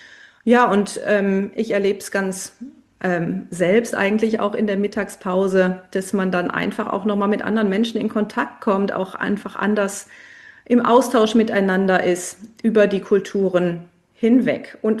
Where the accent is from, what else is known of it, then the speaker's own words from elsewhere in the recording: North Rhine-Westphalia, Germany; ich bin ein Kind des Ruhrgebiets, des Ruhrpotts